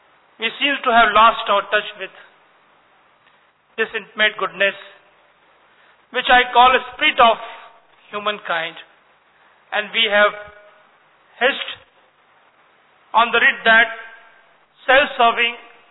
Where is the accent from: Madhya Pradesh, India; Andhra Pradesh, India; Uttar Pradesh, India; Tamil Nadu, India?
Madhya Pradesh, India; Khandwa; मैं मध्य प्रदेश का रहने वाला हूं, मध्य प्रदेश के निमाड़ांचल खंडवा का मैं निवासी हूं